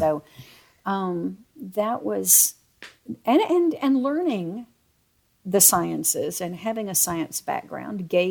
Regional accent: Southern United States, United States; All over the South. Dad worked for a paper company.

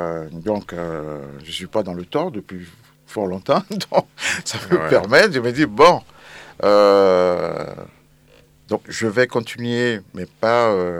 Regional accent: Côte d’Ivoire; Donc, en tant qu'Ivoirien, c'est sûr que je vais...

